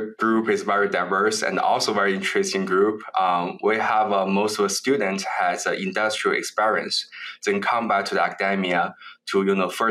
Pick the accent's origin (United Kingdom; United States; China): China; English is a second language; I grew up in China. I was born over there. My whole family is farmers